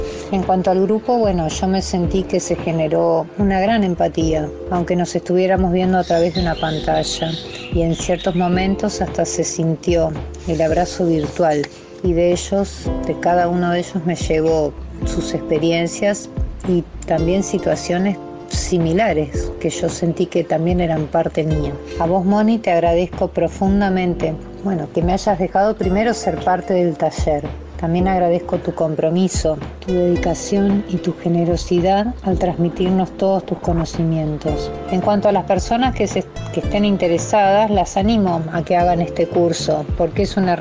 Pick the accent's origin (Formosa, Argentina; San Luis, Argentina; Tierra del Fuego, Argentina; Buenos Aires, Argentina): Buenos Aires, Argentina; acá de Ciudad de Buenos Aires.